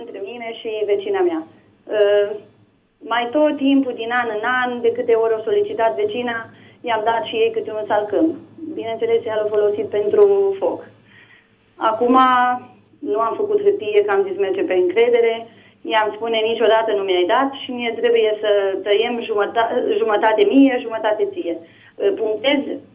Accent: Maramureș County, Romania; Eu sunt din Maramureș.

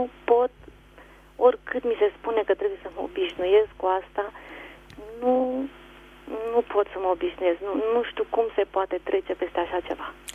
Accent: Bucharest, Romania; din București.

